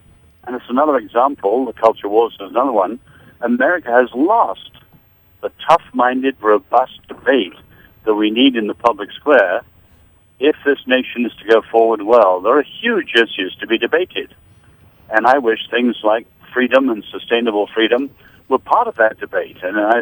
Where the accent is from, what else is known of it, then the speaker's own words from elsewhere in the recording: United Kingdom; I'm British.